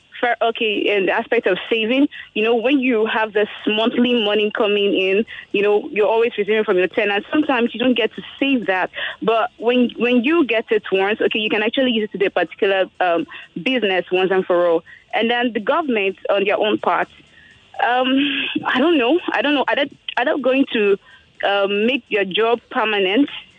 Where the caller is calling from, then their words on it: Ajah, Lagos, Nigeria; I'm calling from Aja area.